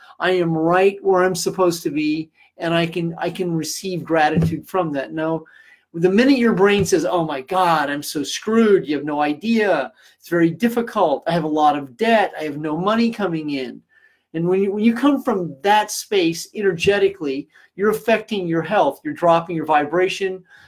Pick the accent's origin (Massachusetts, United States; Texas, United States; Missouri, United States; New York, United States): Missouri, United States; Kansas City; Then I will be in my hometown, where my homies are. That would be Kansas City, Missouri.